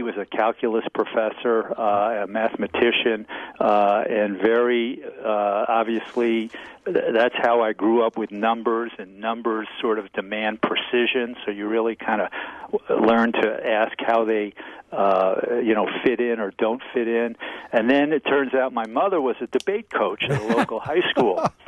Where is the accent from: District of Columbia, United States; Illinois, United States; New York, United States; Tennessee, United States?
New York, United States; Listen, in the New York newspapers, you know, I am from New York, where yeah. They panic.